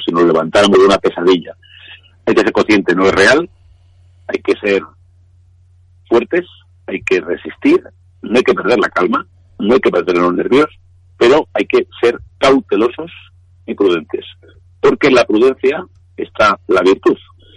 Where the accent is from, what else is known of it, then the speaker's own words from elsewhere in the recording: Castilla-La Mancha, Spain; la televisión de mi tierra, la televisión autonómica de Castilla-La Mancha.